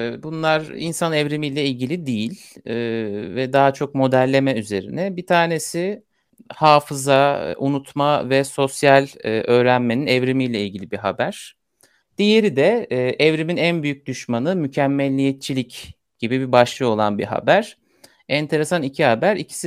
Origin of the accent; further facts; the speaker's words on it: Çanakkale, Turkey; Ya şöyle ben üniversiteye kadar küçük şehirdeydim. Çanakkale'de yaşadım. Orada büyüdüm diyebilirim.